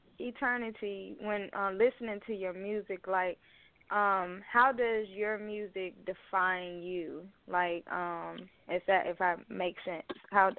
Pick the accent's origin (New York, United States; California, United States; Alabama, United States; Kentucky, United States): Alabama, United States; Mobile; we got a special guest all the way from my hometown, Mobile, Alabama.